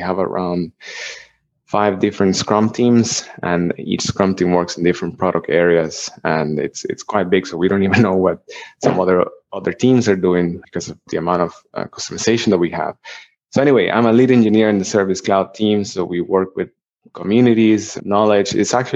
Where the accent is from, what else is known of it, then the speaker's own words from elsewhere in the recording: Costa Rica; now in Ireland; I'm from Costa Rica in Central America, but I'm actually in Ireland right now. I've been here for 6 years.